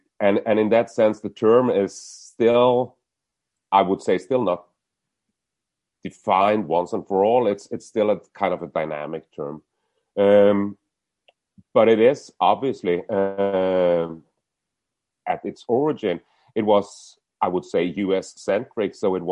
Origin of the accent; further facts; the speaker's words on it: Norway; now in Copenhagen, Denmark; I'm in Copenhagen now, and I'm originally from Norway, and in a sense, then I'm kind of an outsider